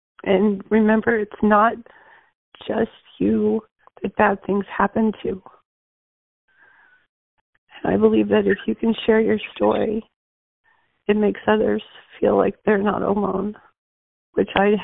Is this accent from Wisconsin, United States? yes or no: no; Arizona, United States; I was from Arizona. I was in the Newark airport.